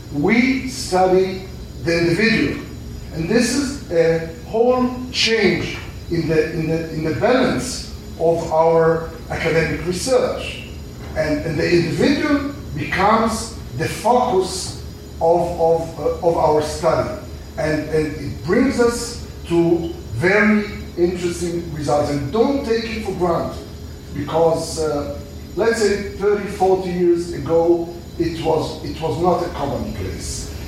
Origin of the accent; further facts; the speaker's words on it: Israel; I grew up in Israel. I went to the Hebrew University. This was my formative years.